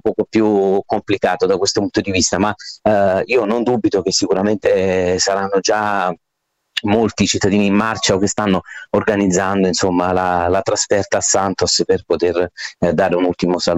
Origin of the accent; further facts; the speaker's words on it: Naples, Campania, Italy; io sono di Napoli